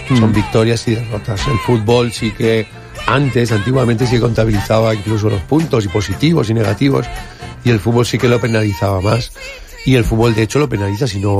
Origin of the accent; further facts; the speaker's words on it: Calpe, Valencian Community, Spain; yo soy de fuera, yo soy de Calpe